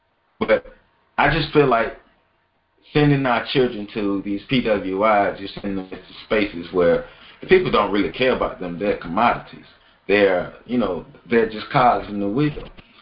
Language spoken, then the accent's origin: English; Tallahassee, Florida, United States; I'm from Tallahassee, and I was born in 1984. I've been really into football since 1989, since I was 5 years old.